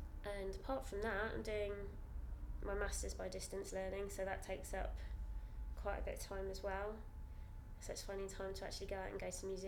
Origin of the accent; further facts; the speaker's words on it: Sharnbrook, East of England, United Kingdom; also born or lived in Rushden / Leicester; I grew up initially in a little village called Sharnbrook in Bedfordshire until I was about 6. Then I lived in Rushden, Northamptonshire for about 4 years